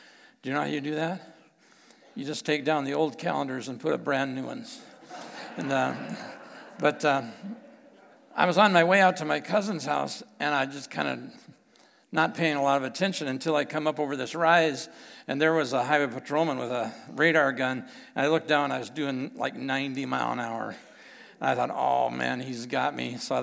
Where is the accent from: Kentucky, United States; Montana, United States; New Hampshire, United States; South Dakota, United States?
South Dakota, United States; Rapid City; And so I grew up out in Rapid City, South Dakota